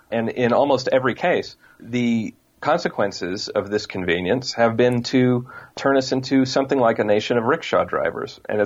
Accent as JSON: {"language": "English", "region": "Washington", "country": "United States", "said": "I'm from Washington State originally, did my reporting for this book mostly in the San Francisco area."}